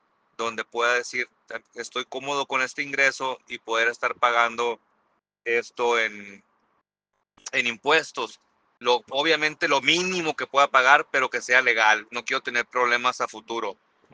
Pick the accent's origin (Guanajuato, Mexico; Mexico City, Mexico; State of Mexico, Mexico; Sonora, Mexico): Sonora, Mexico; Hermosillo; soy de acá de Hermosillo, Sonora.